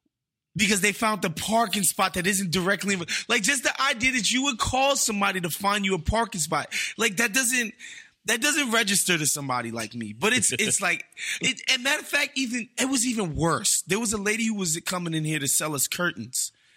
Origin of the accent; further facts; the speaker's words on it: East Coast, United States; that was sort of the mentality and the ethos growing up on the East Coast, particularly as a guy who just was obsessed with basketball.